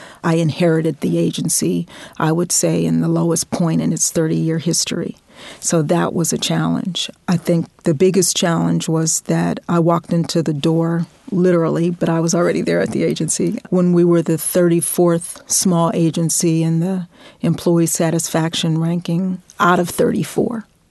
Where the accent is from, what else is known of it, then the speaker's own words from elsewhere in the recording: Pittsburgh, Pennsylvania, United States; I grew up in Pittsburgh, and I didn't appreciate it at the time, but Pittsburgh and a blue-collar town